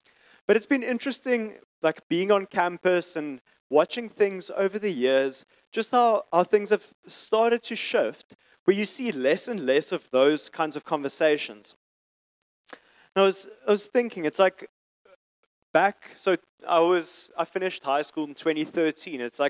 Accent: Bloemfontein, Free State, South Africa; now in Stellenbosch, South Africa; But I'm originally from Bloemfontein and then came to study here and studied some more.

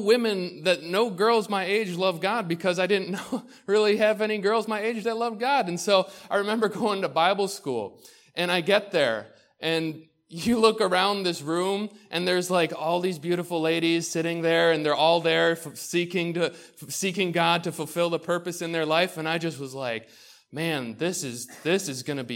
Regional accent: United States; I grew up in Orleans County where there's not too many humans out there.

